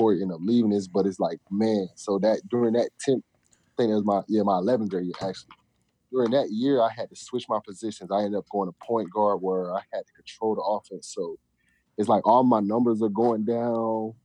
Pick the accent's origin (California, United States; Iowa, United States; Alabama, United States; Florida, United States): Florida, United States; Lakeland; I say Lakeland, Florida. I got so tired of saying Lakeland, Florida, and people saying like, where is that? I just started saying like Orlando.